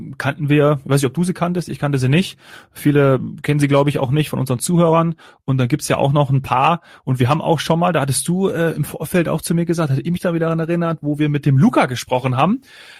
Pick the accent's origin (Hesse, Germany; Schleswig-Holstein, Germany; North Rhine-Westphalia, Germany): Hesse, Germany; Kassel; dem kleinen Flughafen aus meiner Heimatregion Kassel-Calden.